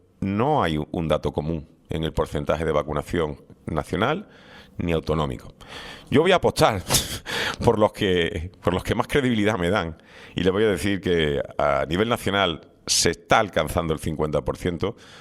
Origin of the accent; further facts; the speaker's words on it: Spain; a mí me da vergüenza como español